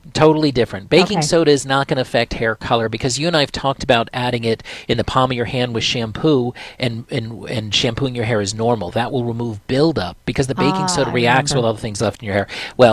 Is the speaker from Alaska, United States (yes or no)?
no; Florida, United States; because I'm from Florida